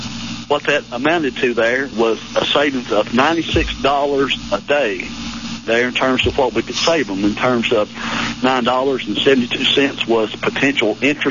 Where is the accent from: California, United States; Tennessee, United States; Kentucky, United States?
Tennessee, United States; Clayton; from Clayton, Tennessee